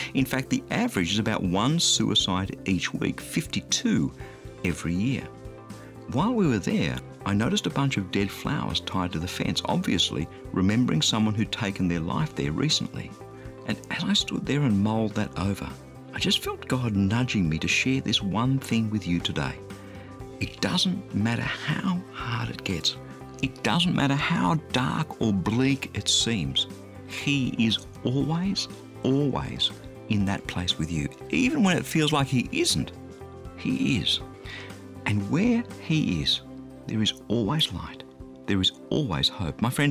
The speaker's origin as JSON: {"language": "English", "town": "Sydney", "region": "New South Wales", "country": "Australia", "tie": "born or raised there", "said": "my hometown of Sydney"}